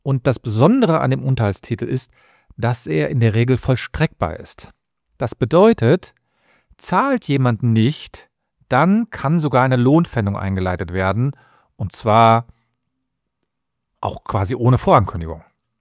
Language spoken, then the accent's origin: German; Cologne, North Rhine-Westphalia, Germany; ich komme aus Köln.